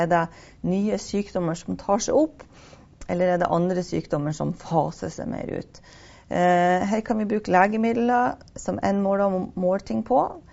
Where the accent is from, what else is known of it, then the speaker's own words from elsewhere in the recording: Northern Norway, Norway; For Nord-Norge, der jeg kommer fra, er det da lavere bruk enn landsgjennomsnittet.